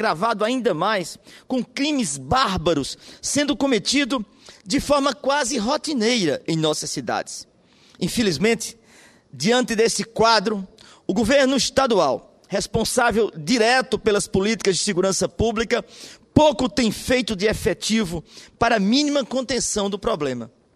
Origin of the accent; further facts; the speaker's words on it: Paraíba, Brazil; Como paraibano, senhor presidente